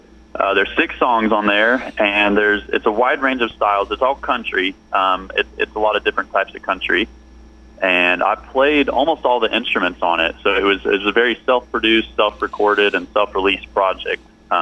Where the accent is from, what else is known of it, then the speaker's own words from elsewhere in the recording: Bartlesville, Oklahoma, United States; now in Nashville, United States; I was born and raised in Bartlesville, uh-huh. And I just moved to Nashville a few years ago.